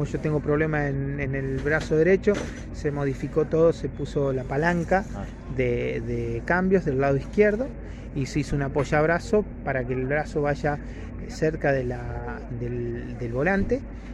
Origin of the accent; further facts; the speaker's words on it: Chamical, La Rioja, Argentina; Se armó en Chamical, yo soy de Chamical, no de La Rioja capital, de acá a 140 kilómetros.